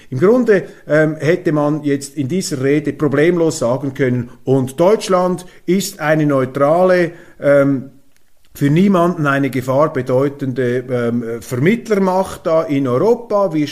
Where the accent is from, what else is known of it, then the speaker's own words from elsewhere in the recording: Switzerland; Scholz redet eigentlich ein bisschen wie ein Schweizer Bundesrat, wie ein Konsenspolitiker, wie sie bei uns in der Schweiz in der Regierung sind, in einem System, das gegenüber des Deutschen natürlich den Vorteil hat, dass wir die direkte Demokratie haben